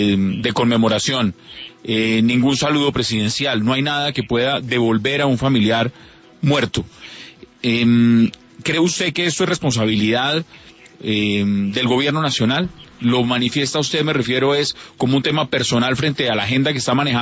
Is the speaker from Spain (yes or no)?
no; Colombia